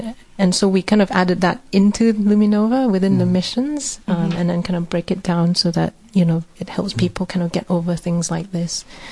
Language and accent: English; Malaysia; So I'm Malaysian